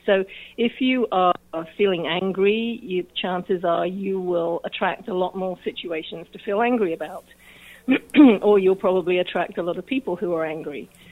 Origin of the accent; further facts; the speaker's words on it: England, United Kingdom; now in United States; Okay, well, I'm originally from England. I've been living in the U.S. for about 24 years now